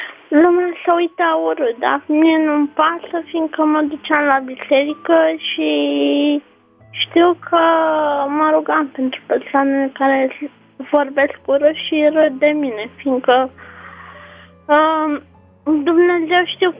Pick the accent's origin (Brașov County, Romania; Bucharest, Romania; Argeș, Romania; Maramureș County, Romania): Bucharest, Romania; și sunt din București.